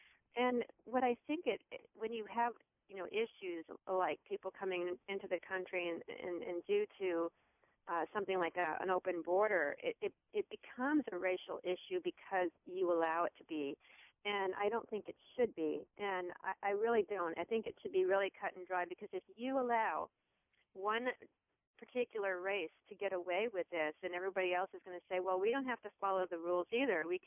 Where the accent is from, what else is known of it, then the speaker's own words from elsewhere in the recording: United States; born there; I speak English and that I was born here in America